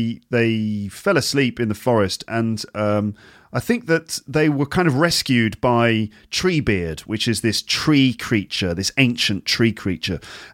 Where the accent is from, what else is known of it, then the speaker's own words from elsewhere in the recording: England, United Kingdom; accent: received pronunciation; Now, with my English accent, my received pronunciation, I don't pronounce that R